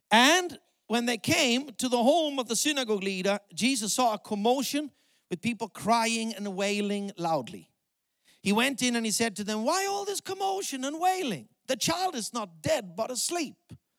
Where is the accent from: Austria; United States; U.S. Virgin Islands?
Austria; English is a second language; I come from South Austria.